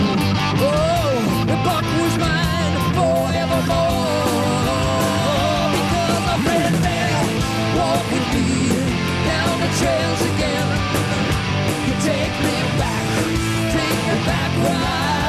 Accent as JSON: {"language": "English", "region": "Michigan", "country": "United States", "tie": "born or raised there", "said": "And I bring you greetings from the swamps of my home state of Michigan."}